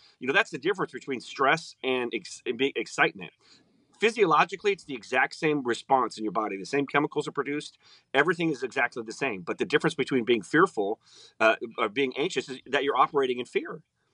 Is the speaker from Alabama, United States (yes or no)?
no; Omaha, Nebraska, United States; I grew up in Omaha, Nebraska, and I had cornfields everywhere around me, and all my buddies were farmers